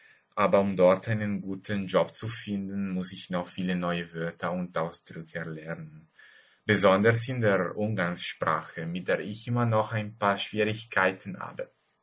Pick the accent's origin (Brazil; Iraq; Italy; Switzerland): Italy; Lombardy; German is a second language; Ich komme aus Italien und wohne in einem kleinen Dorf, das ziemlich in der Nähe von Mailand liegt. Ich bin 1986 geboren.